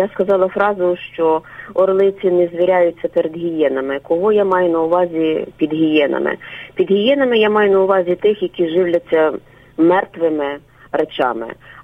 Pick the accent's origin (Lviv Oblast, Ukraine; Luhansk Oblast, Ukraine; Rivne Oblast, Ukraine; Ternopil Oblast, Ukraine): Lviv Oblast, Ukraine; Lviv; я корінна львів'янка, зауважу